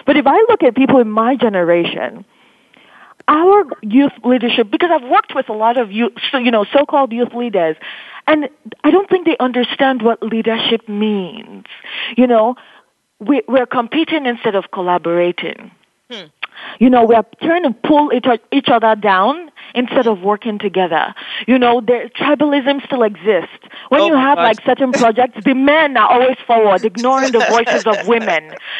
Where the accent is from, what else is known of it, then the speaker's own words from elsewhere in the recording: Nigeria; I can only speak for Nigeria because I'm Nigerian